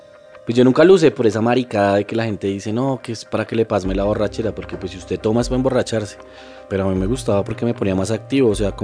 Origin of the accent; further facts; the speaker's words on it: Colombia; also born or lived in United States; Yo soy hijo de una pareja migrante a Estados Unidos. Mi papá era colombiano, mi mamá es colombiana. Y nací, por error, en Estados Unidos. Viví 2 años allá, me trajeron para acá, para Colombia. Crecí mi infancia en la casa paterna con mis tíos.